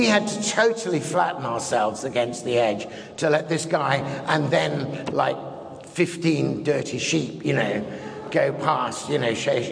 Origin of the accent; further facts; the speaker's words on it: England, United Kingdom; also born or lived in Scotland; Now, I was brought up in England and in Scotland